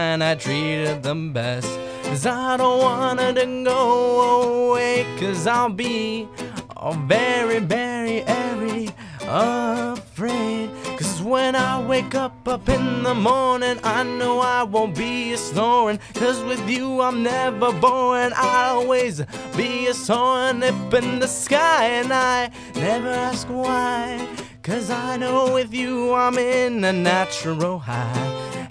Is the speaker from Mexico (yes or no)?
yes; Mexico; also born or lived in Mission Viejo; now in United States; I'm from, born in Mission Viejo, but I was raised in Mexico.